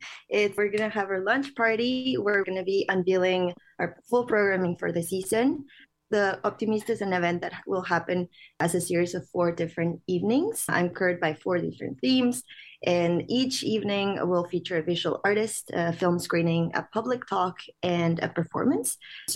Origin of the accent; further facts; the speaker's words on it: Mexico; now in Montreal, Canada; I'm originally from Mexico, and I'm a filmmaker and visual artist also based in Montreal.